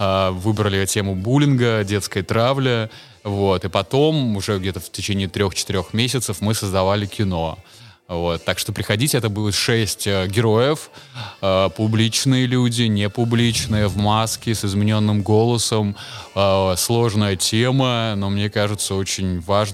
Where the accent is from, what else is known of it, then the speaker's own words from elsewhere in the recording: Narva, Ida-Viru County, Estonia; как я вырос в Нарве, как я закончил школу